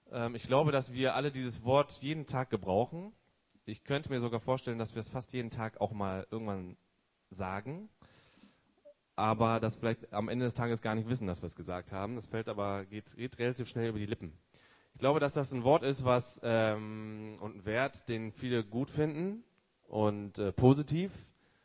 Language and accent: German; Remscheid, North Rhine-Westphalia, Germany; Bin 37 Jahre alt, ich komme hier aus Remscheid.